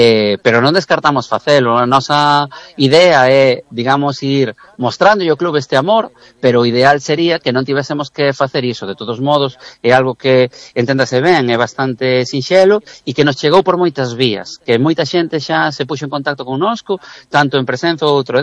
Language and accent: Galician; A Coruña, Galicia, Spain; Nós, a cidadanía que vivimos aquí ou que sentimos estas cores, somos da Coruña e somos do equipo da nosa cidade.